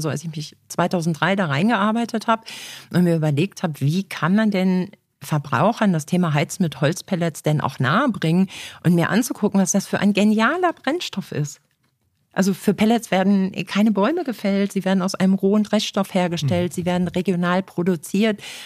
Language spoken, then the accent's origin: German; North Rhine-Westphalia, Germany; Ich komme aus dem Sauerland, genau. Gebürtige Sauerländerin.